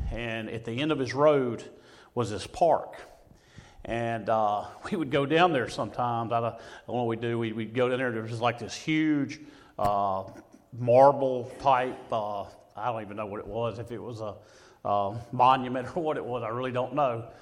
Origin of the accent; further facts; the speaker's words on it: Mississippi, United States; I grew up in the Mississippi Delta, and the Mississippi Delta has a couple things.